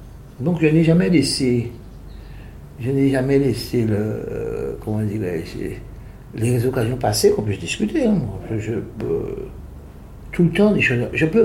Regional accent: Guadeloupe, France; Je suis un Guadeloupéen qui connaît pas mal de gens

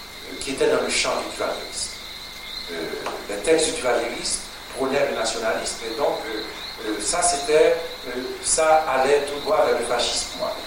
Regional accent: Haiti; je ne vais pas découvrir à Paris que je suis haïtien

